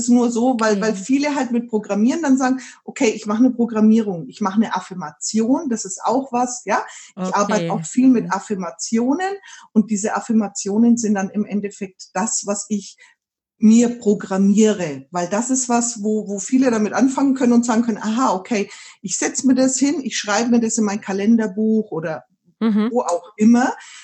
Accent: Bavaria, Germany; now in Neumarkt, Germany; Ich bin aus der Nähe von Nürnberg. Ich wohne hier mit meiner Familie in Neumarkt.

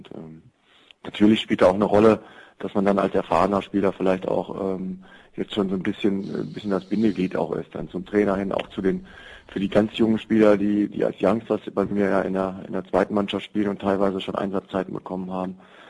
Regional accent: Büttgen, North Rhine-Westphalia, Germany; ich habe oder bin gebürtiger Büttgener. Das ist ein Dorf von 6.000 Einwohnern. Das ist zwar Randgebiet, Karst, Neuss, München-Gladbach, aber grundsätzlich schon von einem Dorf.

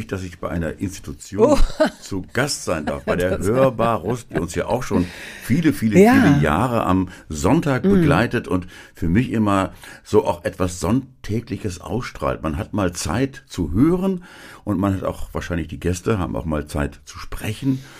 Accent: Schaumburg, Lower Saxony, Germany; Dieses ist meine Heimat geworden. Obwohl ich auch meine alte Heimat Schaumburg sehr liebe, weil sie auch reizvoll ist.

